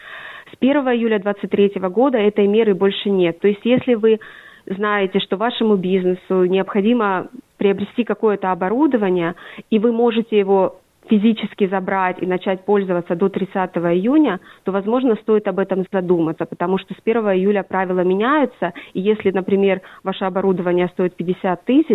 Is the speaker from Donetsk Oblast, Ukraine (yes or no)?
yes; Bakhmut, Donetsk Oblast, Ukraine; born or raised there